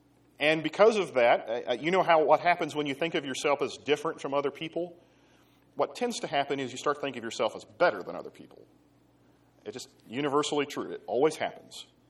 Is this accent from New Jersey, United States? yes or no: no; Seminole, Oklahoma, United States; now in Glenpool, United States; Or I'll say something about, well, I come from Seminole, Oklahoma, or I live in Glenpool, Oklahoma